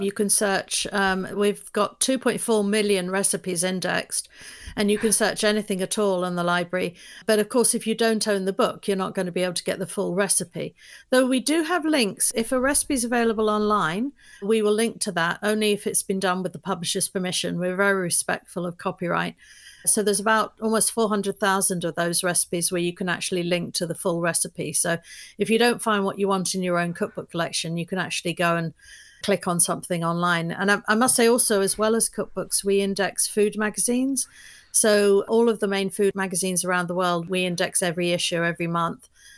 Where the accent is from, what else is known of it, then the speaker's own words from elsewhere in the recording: London, United Kingdom; now in United States; I'm from London, but I moved to the US 23 years ago. But I've kept my accent.